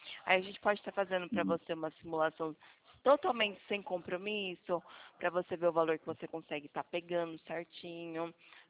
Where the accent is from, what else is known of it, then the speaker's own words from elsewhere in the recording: Ribeirão Preto, São Paulo, Brazil; eu sou daqui de Ribeirão Preto